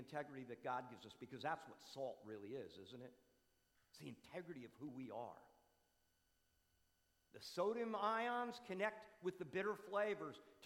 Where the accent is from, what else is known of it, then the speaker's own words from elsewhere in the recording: New Jersey, United States; You know, I remember growing up in New Jersey, and to be real honest with you, I had it.